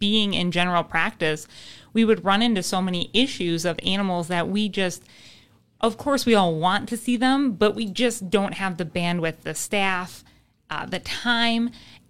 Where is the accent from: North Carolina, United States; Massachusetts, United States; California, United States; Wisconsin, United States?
Wisconsin, United States; Stratford; also born or lived in Madison; I'm from a small town in central Wisconsin called Stratford. Moved on to UW-Madison for undergrad and graduate school, veterinary school.